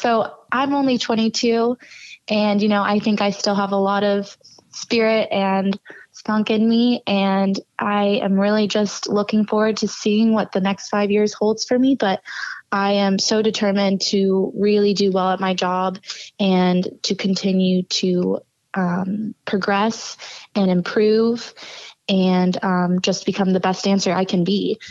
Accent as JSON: {"language": "English", "region": "Alabama", "country": "United States", "said": "I love to say that I'm still from Alabama, and those are my roots, and I'm very proud of them."}